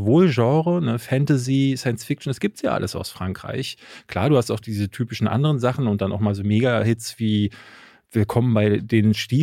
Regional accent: Berlin, Germany; ich bin in Berlin-Marzahn groß geworden.

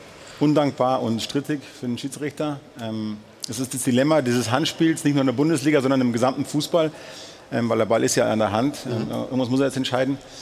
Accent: Germany; auch wenn ich natürlich als Deutscher sage, es war sehr hart und sehr undankbar.

